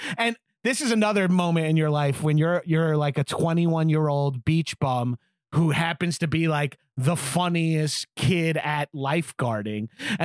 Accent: New York, United States; Cause I grew up skating on Long Island.

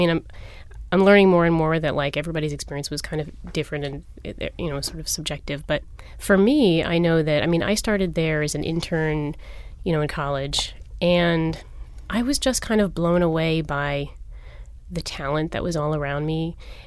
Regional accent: New York, United States; now in Philadelphia, United States; I'm actually a New York native.

